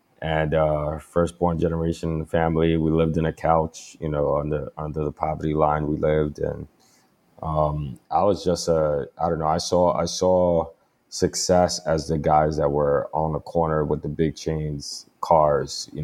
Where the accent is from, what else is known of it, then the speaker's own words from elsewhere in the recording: New York City, New York, United States; I mean, I grew up in New York City, where it was, you know, very, very heavily drug infested neighborhood, where I grew up at.